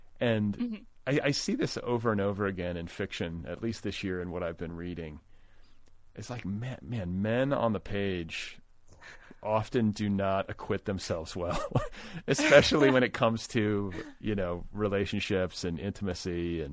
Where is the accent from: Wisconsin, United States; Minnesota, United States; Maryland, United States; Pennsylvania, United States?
Wisconsin, United States; Milwaukee; I was raised in Milwaukee.